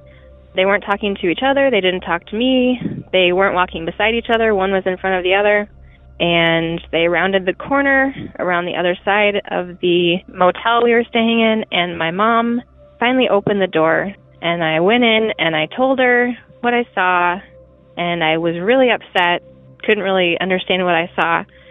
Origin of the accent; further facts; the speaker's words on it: Nebraska, United States; moved away; I'm from Nebraska, but I don't live there anymore. I grew up there.